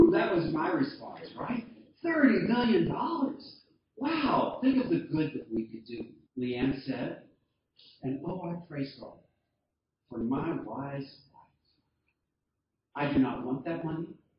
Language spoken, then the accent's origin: English; Kentucky, United States; this amazing offer that had come to me from this man in my hometown in Kentucky.